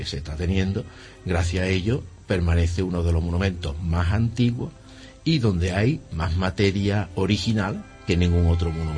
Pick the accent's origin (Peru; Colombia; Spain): Spain; Hornachuelos, Andalusia; born there; Yo nací en Hornachuelos.